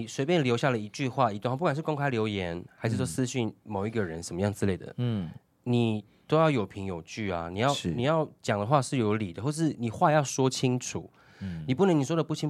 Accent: Taiwan; 我觉得不是言论自由，是我觉得我们台湾人没有那个接受批评的，

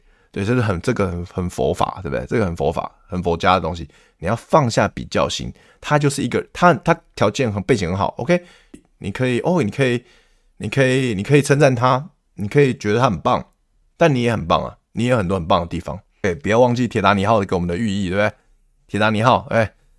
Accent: Taiwan; 所以，那尤其是我们台湾人又很喜欢，又很怕冲突嘛，很怕破坏关系。

